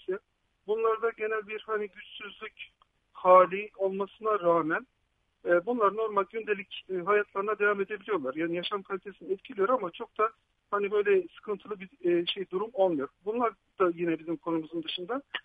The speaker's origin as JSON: {"language": "Turkish", "region": "Konya", "country": "Turkey", "said": "ben Konyalıyım, eşim Batmanlı."}